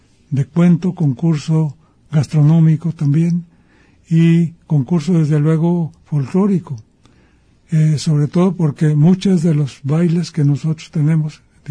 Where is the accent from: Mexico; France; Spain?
Mexico; Jalisco; sobre todo a los que somos de Jalisco y sobre todo a los que somos de la región Costa Sur.